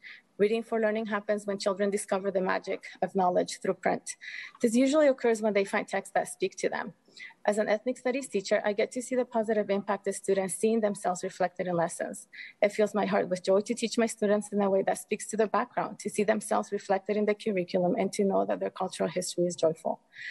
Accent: Guatemala City, Guatemala Department, Guatemala; first language Spanish; English is a second language; now in Rochester, United States; I grew up speaking Spanish and French in Guatemala City and learning English in middle school

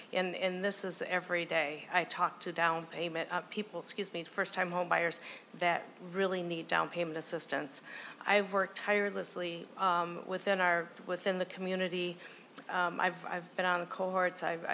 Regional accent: Minneapolis, Minnesota, United States; And I grew up in South Minneapolis in the Bryant Central neighborhood.

